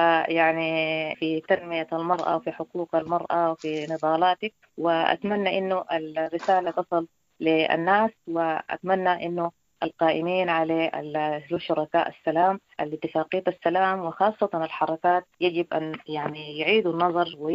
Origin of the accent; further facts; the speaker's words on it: Darfur, Sudan; ونحن عندنا في دارفور نساء يعني لهم كل الميزات